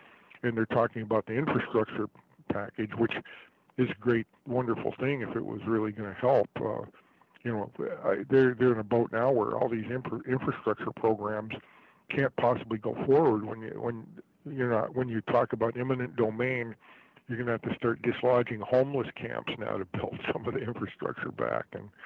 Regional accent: San Diego, California, United States; moved away; San Diego used to be my hometown back in the 80s, and I lived in Santee, which is just north of San Diego.

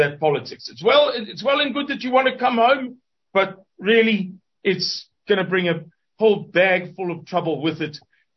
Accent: South Africa; it's a very, very, very flat vowel, as we English speakers from South Africa.

